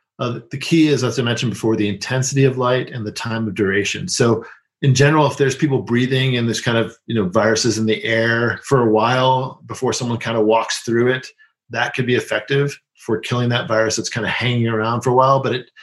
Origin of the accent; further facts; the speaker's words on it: New York City, New York, United States; I grew up in New York City, and my mom sent me an article from the Daily News or the Post or something.